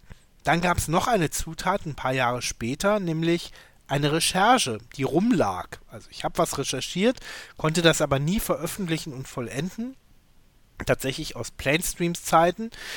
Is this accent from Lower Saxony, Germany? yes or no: no; Berlin, Germany; Ich war, glaube ich, 8 so in etwa. Und ja, ich bin groß geworden in West-Berlin